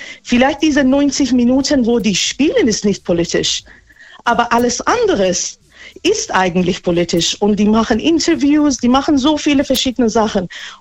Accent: Iran; German is a second language; now in Germany; Wir kommen aus dem Iran und gerade im Iran ist viel los.

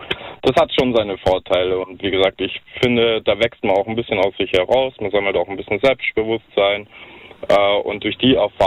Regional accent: Baden-Württemberg, Germany; Natürlich bin ich auch gerne in meiner Heimat am See.

